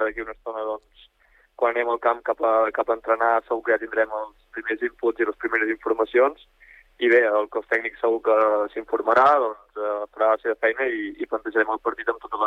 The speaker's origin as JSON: {"language": "Catalan", "town": "Olot", "region": "Catalonia", "country": "Spain", "said": "Soc d'Olot, visc aquí a Olot"}